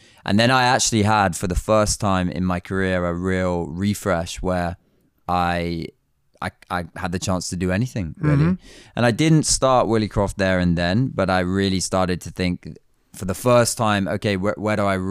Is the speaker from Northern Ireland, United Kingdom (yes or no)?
no; Brighton, South East England, United Kingdom; So I'm from the UK, as you say. So I grew up in and around Brighton.